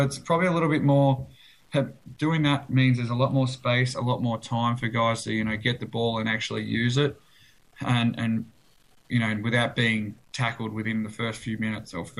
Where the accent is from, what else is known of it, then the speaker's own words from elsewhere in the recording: Melbourne, Victoria, Australia; now in Canada; I'm from Melbourne. I grew up playing at Yarraville in the Western Regional League in the last couple of years before coming to Canada.